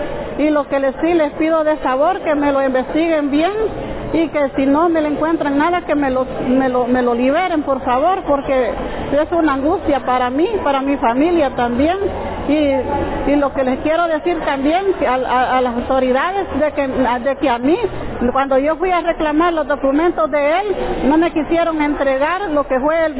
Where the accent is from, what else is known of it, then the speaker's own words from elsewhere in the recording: Apaneca, Ahuachapán, El Salvador; Yo vengo del departamento de Huachapán, municipio de Apaneca